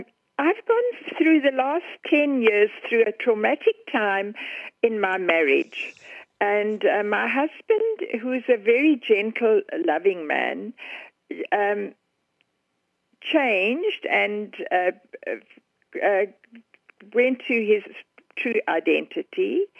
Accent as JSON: {"language": "English", "country": "South Africa", "lives_now": "Kelowna, Canada", "said": "No, I'm from South Africa."}